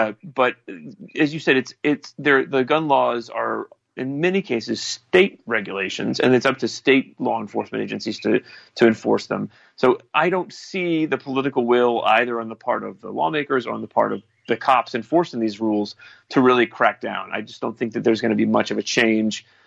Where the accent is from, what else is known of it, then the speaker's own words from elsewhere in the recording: Texas, United States; my home state of Texas has just gone through this fight